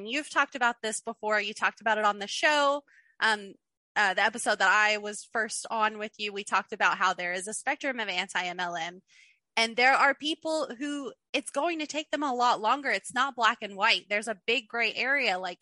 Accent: Kentucky, United States; Like, I'm from Kentucky. We're below the poverty line here.

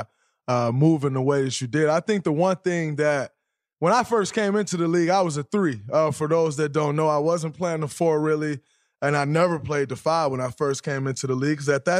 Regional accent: Saginaw, Michigan, United States; As a kid, growing up in Saginaw, Michigan, I remember that like it was yesterday.

